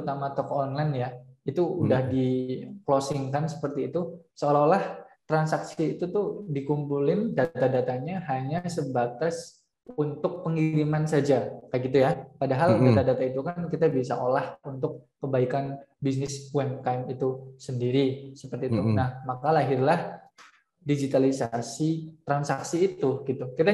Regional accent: Purbalingga, Central Java, Indonesia; Aku aslinya dari Jawa Tengah, tepatnya di Kabupaten Purbalingga, kayak gitu.

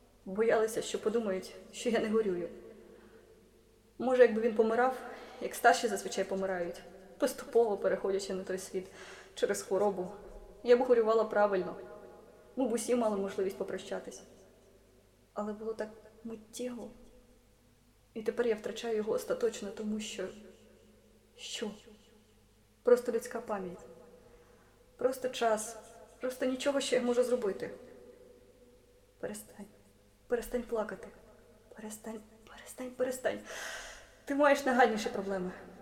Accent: Hadiach, Poltava Oblast, Ukraine; now in Kyiv, Ukraine; Чи мені хтось повірить, якщо скажу, що я місцева? Напевно, в мене на обличчі досі написано «гадяч».

